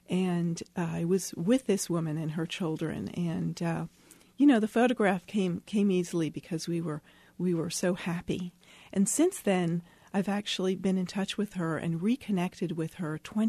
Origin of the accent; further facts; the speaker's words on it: United States; and I also feel that as an American, I personally feel a kind of a sense of responsibility.